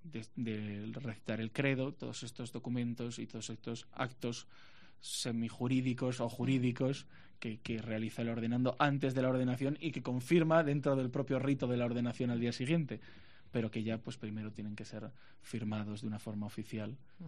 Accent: Santander, Cantabria, Spain; de mi tierra natal, de la diócesis de Santander

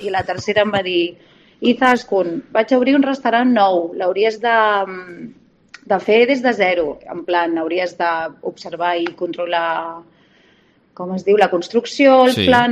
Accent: Barcelona, Catalonia, Spain; now in Ibiza, Spain; ja sé que sóc de Barcelona, però no, Barcelona era com massa zona de confort, aleshores vam decidir venir cap a Eivissa, i aquí estic fa 2 anys.

